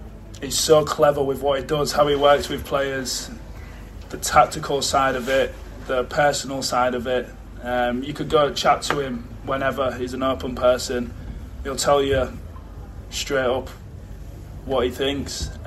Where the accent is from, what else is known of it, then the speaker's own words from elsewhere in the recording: Bridlington, Yorkshire and the Humber, United Kingdom; Obviously, I'm from Brid. I know about York.